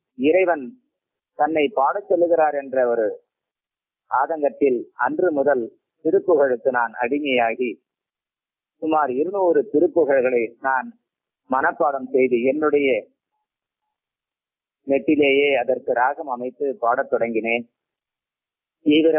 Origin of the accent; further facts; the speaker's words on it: Tamil Nadu, India; born there; நான் தமிழ்நாட்டில் காஞ்சிபுரம் மாவட்டத்தில் ஒரு ஏழை கூலி தொழிலாளியினுடைய மகனாக 1948 பிறந்தேன்.